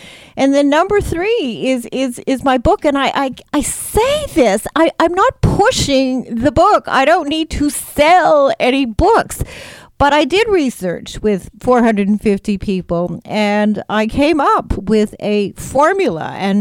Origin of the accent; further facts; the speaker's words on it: Canada; So we Canadians